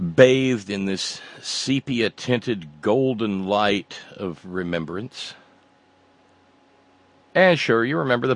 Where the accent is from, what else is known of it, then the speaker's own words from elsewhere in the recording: the South, United States; even though I was raised down in the Bible Belt